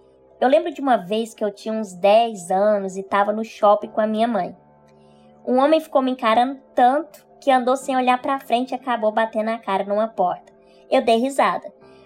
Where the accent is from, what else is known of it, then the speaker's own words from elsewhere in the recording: Araxá, Minas Gerais, Brazil; A minha infância em Araxá, Minas Gerais, foi marcada por fisioterapia, exames, terapia ocupacional.